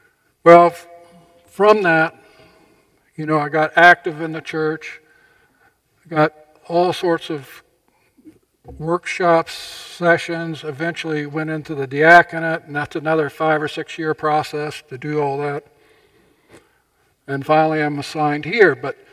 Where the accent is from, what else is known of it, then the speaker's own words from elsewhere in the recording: Louisiana, United States; I grew up in Louisiana. I was a Southern Baptist.